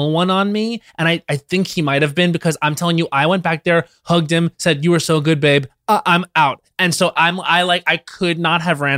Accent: New York, United States; I'm from Long Island. It's very toxic.

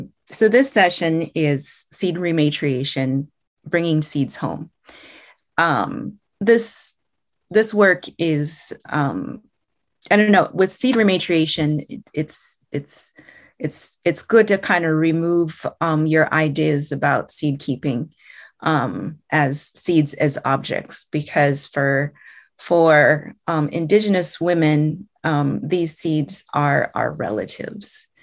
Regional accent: Iowa, United States; And I am from the Meskwaki tribe. Our community is located in central Iowa. We are a Great Lakes Eastern Woodlands tribe.

